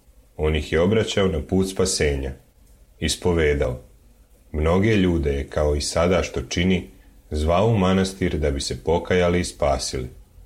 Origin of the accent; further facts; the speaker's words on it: Russia; Kod nas u Rusiji sam narod obnavlja svoje crkve